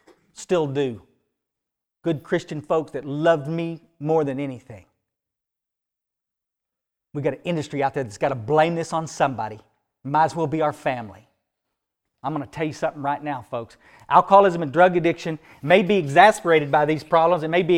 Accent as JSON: {"language": "English", "region": "Texas", "country": "United States", "tie": "born or raised there", "said": "I grew up here in the Hill Country, but I'd gone away in about 1973, I guess, to Houston"}